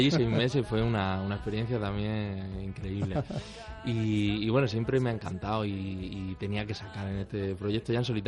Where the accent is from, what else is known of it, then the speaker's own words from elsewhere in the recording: Almería, Andalusia, Spain; Sí, soy de Almería, sí.